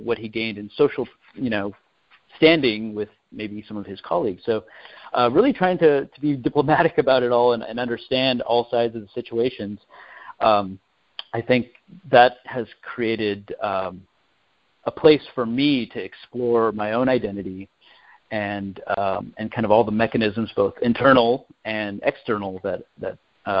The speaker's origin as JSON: {"language": "English", "region": "California", "country": "United States", "tie": "born or raised there", "also_born_or_lived": "Los Angeles", "said": "having been born in L.A. To immigrant parents, my mom's from Mexico and my dad's from Syria. I grew up in South Orange County"}